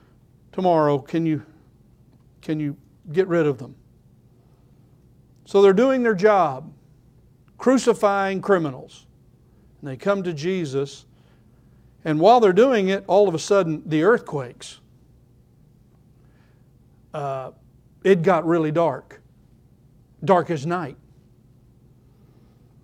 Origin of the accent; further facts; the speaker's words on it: Oklahoma, United States; See, I'm from Oklahoma.